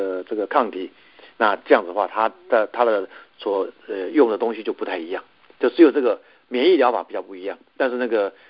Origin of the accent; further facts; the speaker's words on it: Taiwan; 我们台湾人就有这个好习惯，就出去撑伞，老美都没有。